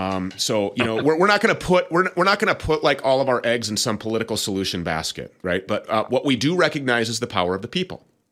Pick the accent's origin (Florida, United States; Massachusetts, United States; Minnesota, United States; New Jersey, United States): Minnesota, United States; He's been a major player in gun rights activism in Missouri, as well as right here in my home state of Minnesota.